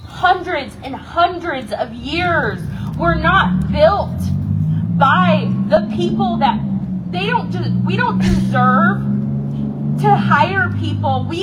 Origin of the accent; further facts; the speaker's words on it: Minnesota, United States; You guys, I'm from Minnesota. I moved here.